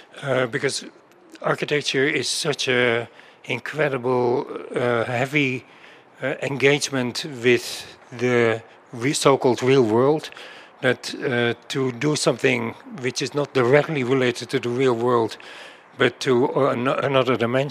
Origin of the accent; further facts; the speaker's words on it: Netherlands; And of course, I'm from Holland, born in the Second World War, so that always meant a kind of particular connection.